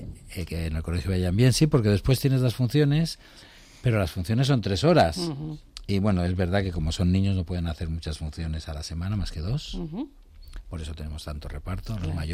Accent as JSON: {"language": "Spanish", "town": "Alfaz del Pi", "region": "Valencian Community", "country": "Spain", "tie": "born or raised there", "moved": "yes", "lives_now": "Madrid, Spain", "said": "Yo soy de Alicante, en Alfaz del Pi, uh-huh, y montaba obras de teatro con niños."}